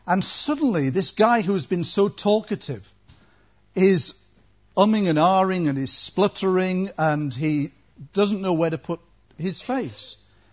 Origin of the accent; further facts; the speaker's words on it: Hull, Yorkshire and the Humber, United Kingdom; in Hull. I used to tell my girls that we were so poor that they pulled our house down to build slums.